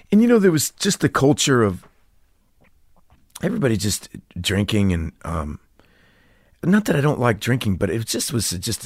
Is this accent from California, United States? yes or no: no; Austin, Texas, United States; born there; also born or lived in Atlanta / Brooklyn / Connecticut; I was born in Austin, Texas.